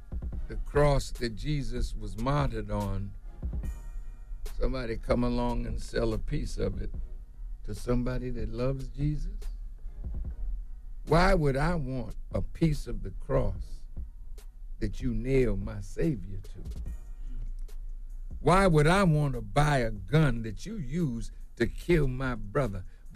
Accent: United States; born there; I'm not a man that hates this country in which I was born.

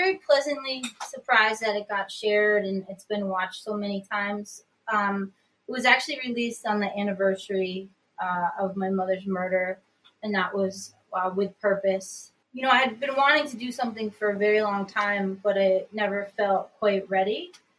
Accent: New York, United States; I'm from Upstate New York.

